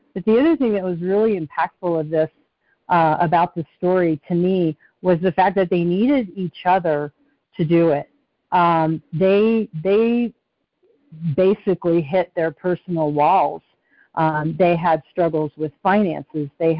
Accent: Nacogdoches, Texas, United States; which there were a lot of impoverished little communities around where I grew up in Nacogdoches, Texas.

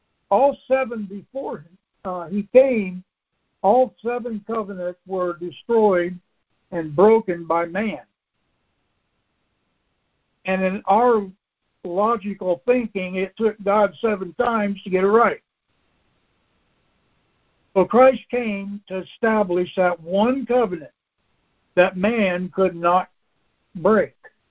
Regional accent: Indiana, United States; I am from the Free State of Indiana.

